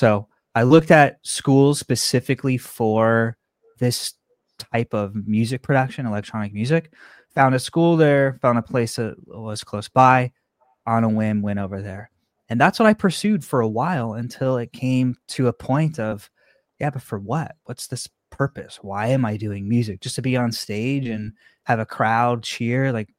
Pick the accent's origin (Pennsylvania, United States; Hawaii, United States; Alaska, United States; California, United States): California, United States; Stockton; I grew up in Stockton, California, which is Central Valley.